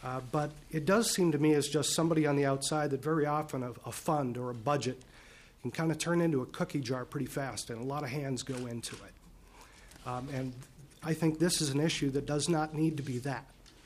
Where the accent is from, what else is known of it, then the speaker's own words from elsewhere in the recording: Minnesota, United States; And I'm just a Minnesotan, and so forgive me for looking at this in the most simple possible terms